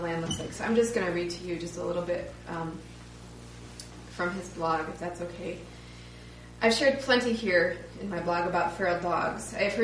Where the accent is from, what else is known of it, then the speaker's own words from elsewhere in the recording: Toledo, Ohio, United States; So I'm from the Toledo, Ohio area, and close to where I live is Detroit, Michigan